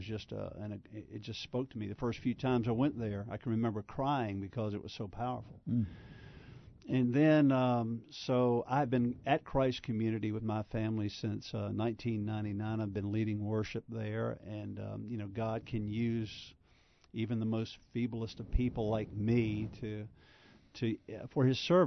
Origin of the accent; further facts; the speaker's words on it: Virginia, United States; Jeff, I grew up in Madison County, grew up in the church, and pretty much came to Charlottesville to play football